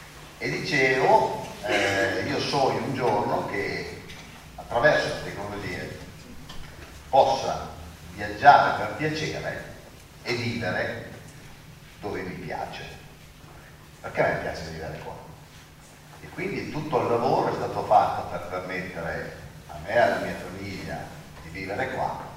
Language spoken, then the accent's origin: Italian; Bari, Apulia, Italy; quindi in particolare io vengo da Bari, sempre più emigrati